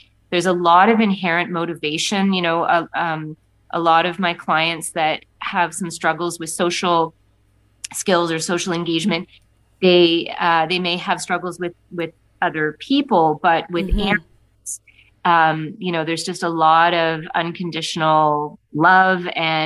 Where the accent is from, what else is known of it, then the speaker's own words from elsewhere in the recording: Hamilton, Ontario, Canada; now in Guelph, Canada; As you said, I currently live in Guelph, but I grew up initially in Hamilton, and then we moved to Guelph